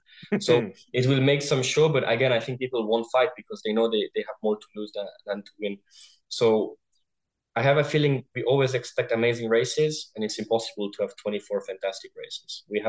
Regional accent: Switzerland; I'm from Switzerland.

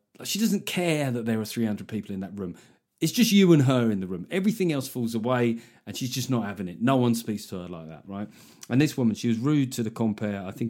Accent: United Kingdom; I would just say, you know, being a Brit generally, even if I wasn't completely sozzled and speaking in sort of incoherently, speaking other languages is not a strong area for us historically.

